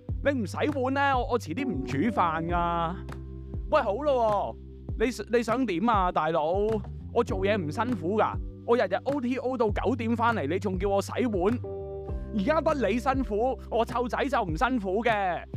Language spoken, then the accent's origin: Cantonese; Hong Kong; 使得心理学成为我们香港人的思想装备